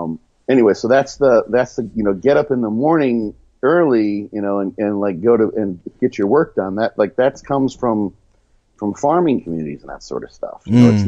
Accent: Midwest, United States; One, we're both from the Midwest. You know, agriculture, agrarian communities.

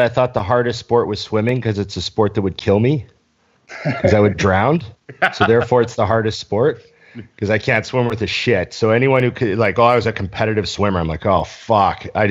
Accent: Canada; I know, I'm Canadian.

